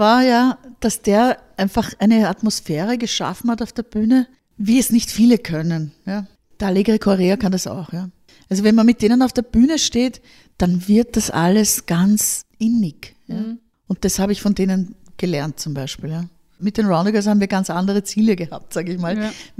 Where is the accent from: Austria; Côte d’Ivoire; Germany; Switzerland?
Austria; Vienna; ich komme aus Grinzing. Ich bin ein Kind der 80er Jahre und komme aus Grinzing.